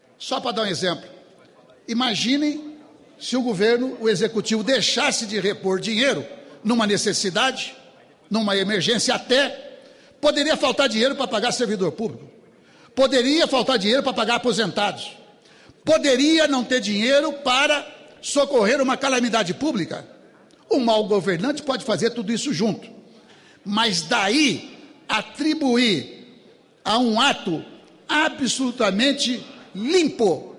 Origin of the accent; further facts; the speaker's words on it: Serra Azul, São Paulo, Brazil; Na minha terra, Serra Azul, dizem que o pior cego é aquele que não quer ver.